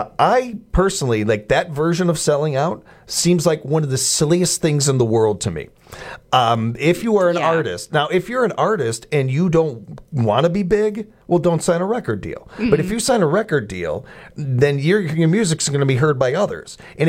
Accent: Chicago, Illinois, United States; The first examples of this for me was when I was a kid and where I was growing up in Chicago

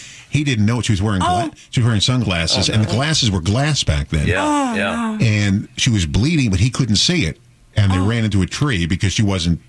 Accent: Long Island, New York, United States; I grew up in Long Island, and at Bethpage State Park, they had the big hill, and it was a huge hill.

